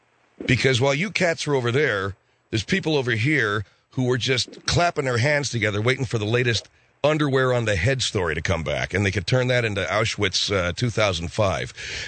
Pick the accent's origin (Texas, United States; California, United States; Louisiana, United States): California, United States; Arcadia; the Phil Hendry Show will be on the road in my hometown of Arcadia, California.